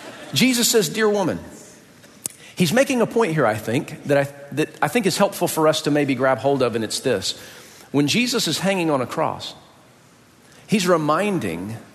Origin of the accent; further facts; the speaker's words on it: the South, United States; If I called my mom woman, I'm from the South.